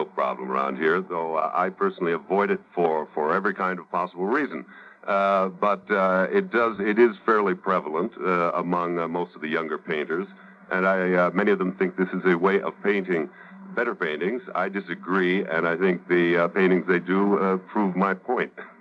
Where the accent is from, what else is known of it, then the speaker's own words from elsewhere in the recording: Chicago, Illinois, United States; also born or lived in Havana, Cuba / Canada; Well, I was born in Havana, Cuba. My father had lived there for many years as an engineer, an American. And then we moved to Canada and to the United States, where I grew up, in Chicago, actually.